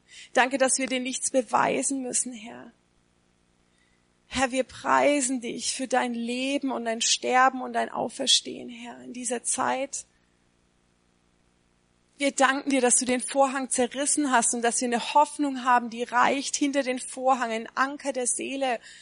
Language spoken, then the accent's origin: German; Karlsruhe, Baden-Württemberg, Germany; now in Augsburg, Germany; Ich komme eigentlich aus Karlsruhe, also ist gar nicht so weit von hier. Schöne Baden-Württemberg. Ich bin wieder so ein bisschen in der Heimat.